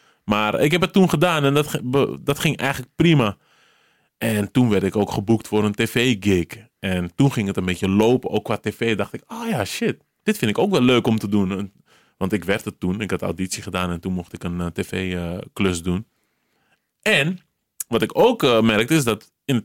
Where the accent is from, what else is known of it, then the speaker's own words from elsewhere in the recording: Amsterdam, North Holland, Netherlands; ik ben deels opgegroeid in Amsterdam-Noord, Vogelbuurt.